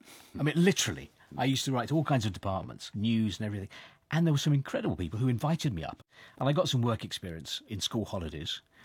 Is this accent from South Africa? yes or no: no; London, United Kingdom; born there; And because I was born in North London